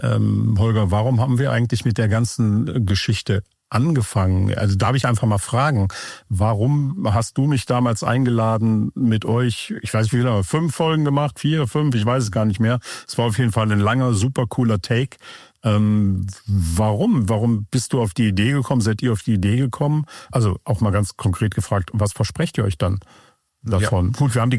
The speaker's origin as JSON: {"language": "German", "town": "Cologne", "region": "North Rhine-Westphalia", "country": "Germany", "tie": "born there", "said": "Ich bin auch in Köln geboren, aber auf der anderen Rheinseite."}